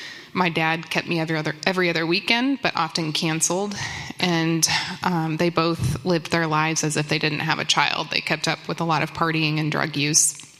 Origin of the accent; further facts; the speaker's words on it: Omaha, Nebraska, United States; I grew up in Omaha, Nebraska.